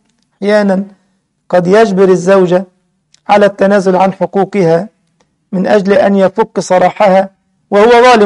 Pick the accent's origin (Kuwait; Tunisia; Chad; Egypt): Egypt; قيمة البيتزا تقريبا 60 جنيه، بلدنا مصر يعني 60 جنيه